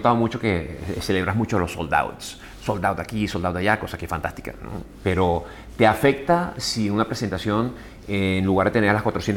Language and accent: Spanish; Venezuela; a mí como venezolano